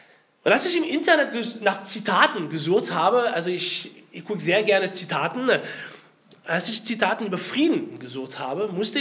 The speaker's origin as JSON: {"language": "German", "country": "France", "second_language": "German", "said": "Wie mein Akzent ist verrät, bin ich Franzose. Das ist jetzt nicht schwer zu hören. … also richtig typischer französischer Name."}